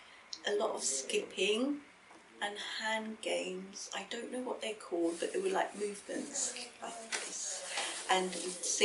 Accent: Mauritius; born there; I was born in Mauritius, which is a small island near the bottom of South Africa. I was born in 1969, many years ago.

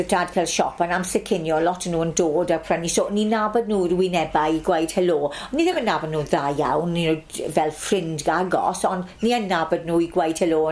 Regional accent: Maesteg, Wales, United Kingdom; Yn wraiddiol, o'n i o'r Faestig.

